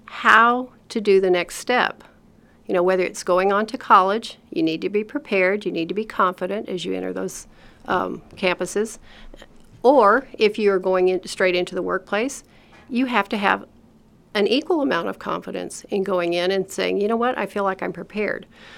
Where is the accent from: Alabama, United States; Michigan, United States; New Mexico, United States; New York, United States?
New Mexico, United States; Albuquerque; the experiences that I had growing up in Albuquerque provided me a culturally diverse background because there's lots of tribes in that area and different cultures.